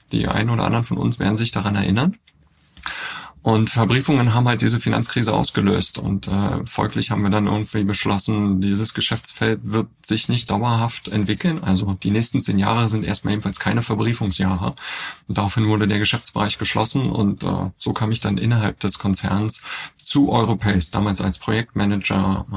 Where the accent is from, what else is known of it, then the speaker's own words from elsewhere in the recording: Berlin, Germany; born there; lebe gerade in Berlin. Ich bin tatsächlich auch gebürtiger Berliner, Jahrgang 1980. Demnächst komme ich auf die schöne 44 zu.